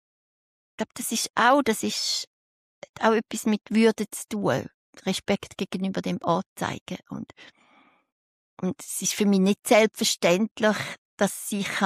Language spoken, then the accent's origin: German; St. Gallen, Switzerland; ich bin eigentlich in der Stadt aufgewachsen, in St. Gallen.